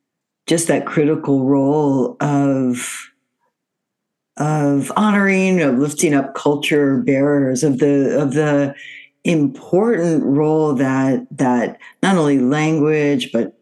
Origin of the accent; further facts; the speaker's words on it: New Orleans, Louisiana, United States; I know growing up in New Orleans, in the New Orleans area, that was something that was so much part of my life